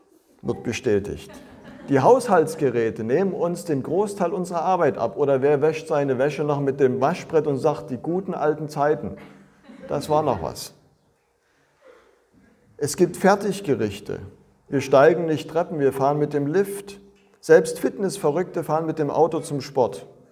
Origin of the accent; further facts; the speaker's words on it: Zittau, Saxony, Germany; Wir waren kürzlich in meiner Heimat in Zittau